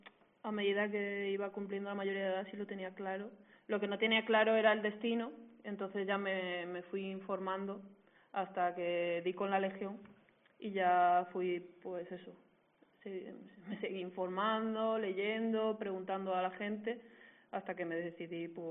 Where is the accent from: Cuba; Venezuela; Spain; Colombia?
Spain; León, Castile and León; y soy de León.